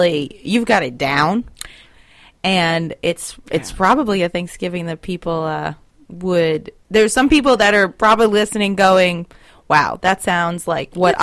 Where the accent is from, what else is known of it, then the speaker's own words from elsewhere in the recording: Ireland; I'm Irish. We drink.